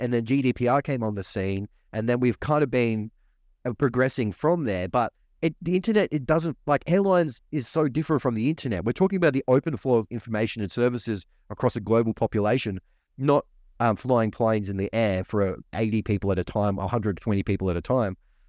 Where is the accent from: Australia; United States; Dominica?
Australia; I'm an Australian, but in the US, it's a free country.